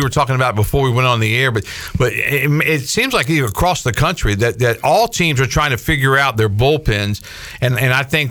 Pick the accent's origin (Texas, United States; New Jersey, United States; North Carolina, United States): North Carolina, United States; Greenville; Well, I'm from Greenville, watch East Carolina baseball, big fan of the Pirates, and I cover them for a living.